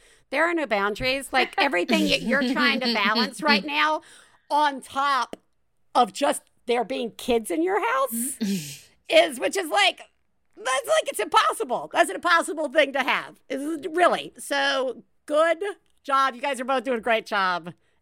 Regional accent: Deep South, United States; And I grew up in the Deep South.

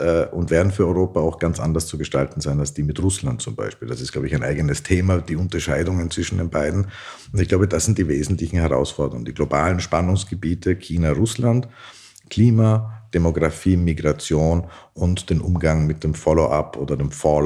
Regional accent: Austria; Und wir als Österreicher werden auf jeden Fall unseren Beitrag leisten.

